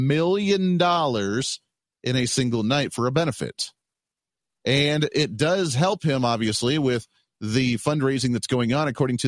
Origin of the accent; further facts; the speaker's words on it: Kansas, United States; I'm from Kansas. That's where my flagship is here at the Hoosier Media Studios in Wichita, Kansas